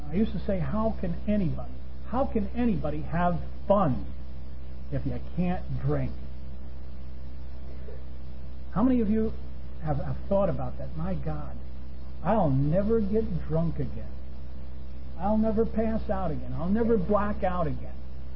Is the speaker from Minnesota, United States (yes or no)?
no; Poughkeepsie, New York, United States; now in San Jose, United States; And when I left, and when I drove out of the city of Poughkeepsie, New York, I knew right then and there I would never go back. You see, because Poughkeepsie is not my home anymore.